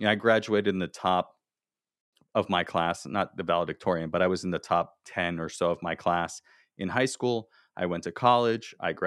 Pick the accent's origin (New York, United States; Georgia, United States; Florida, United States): Florida, United States; I grew up in Florida, where you live. You know, I grew up in South Florida.